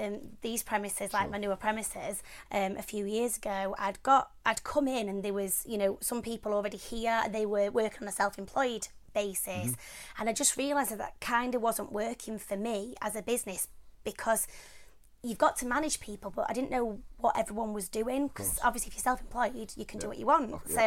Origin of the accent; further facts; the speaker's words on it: Yorkshire and the Humber, United Kingdom; Well, I'm from Yorkshire, I'm as tight as they come